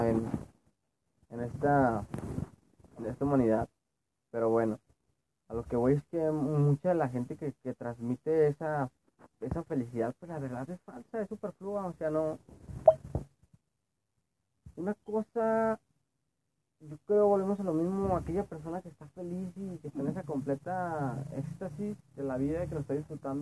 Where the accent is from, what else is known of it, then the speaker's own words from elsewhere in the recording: Guadalajara, Jalisco, Mexico; Yo soy de Guadalajara, Jalisco, México.